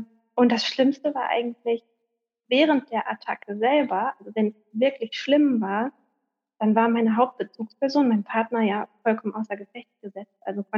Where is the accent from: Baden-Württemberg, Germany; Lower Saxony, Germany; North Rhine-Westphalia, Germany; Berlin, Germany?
Lower Saxony, Germany; born there; Ich bin gebürtige Ostfriesin, mich hat es aber vor einigen Jahren ins Münsterland verschlagen.